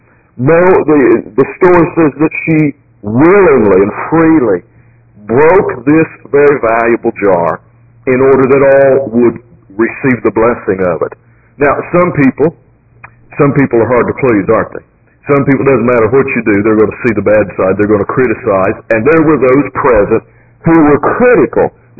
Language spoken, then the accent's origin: English; Kentucky, United States; We came from Kentucky, and their horses are very, very important.